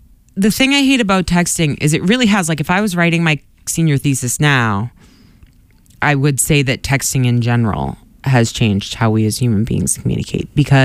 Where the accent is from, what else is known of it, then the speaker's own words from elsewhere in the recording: Boston, Massachusetts, United States; obviously I was from Boston.